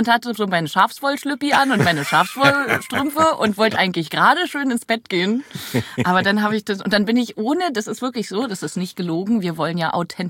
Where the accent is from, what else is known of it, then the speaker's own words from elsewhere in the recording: Berlin, Germany; born there; geboren im Auguste-Viktoria-Krankenhaus, im AVK, in Berlin, müsste Schöneberg sein, glaube ich noch.